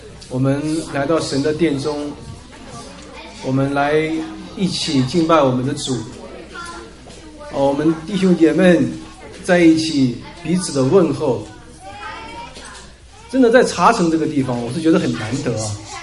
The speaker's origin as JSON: {"language": "Chinese", "region": "Jiangsu", "country": "China", "said": "他问我你是从哪里来的，我说从江苏来的"}